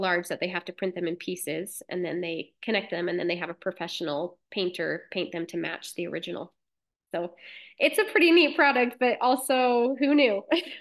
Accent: Logan, Utah, United States; So Logan is my hometown and it still has my heart. I love Cache Valley so much.

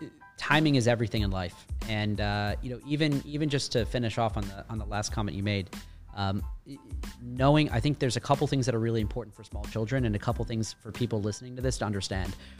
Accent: Buffalo, New York, United States; moved away as an adult; I grew up in Buffalo, New York, very blue-collar town, great people, great city. But that's how I paid my way out of Buffalo.

